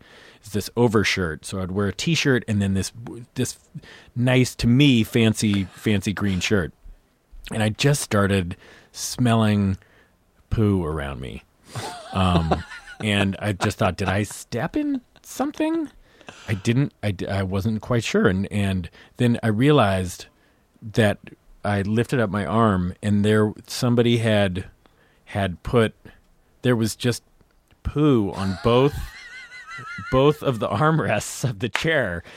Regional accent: California, United States; No, I was outside San Francisco.

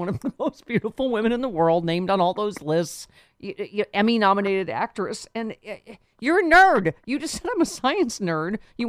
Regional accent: Buffalo, New York, United States; from my hometown of Buffalo

